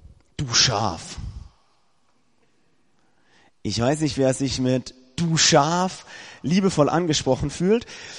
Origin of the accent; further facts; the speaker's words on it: Baden-Württemberg, Germany; Ich komme aus Baden-Württemberg, aus Südbaden.